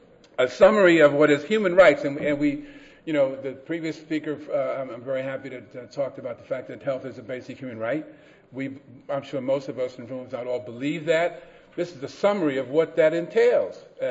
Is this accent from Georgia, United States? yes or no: no; Bronx, New York, United States; And I'm from the Bronx, and I talk fast anyway